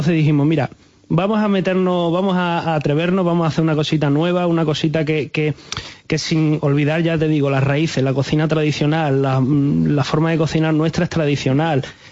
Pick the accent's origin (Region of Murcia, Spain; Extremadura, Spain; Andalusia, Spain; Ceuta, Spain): Extremadura, Spain; Almendralejo; que venimos de Almendralejo y... de Extremadura, del corazón.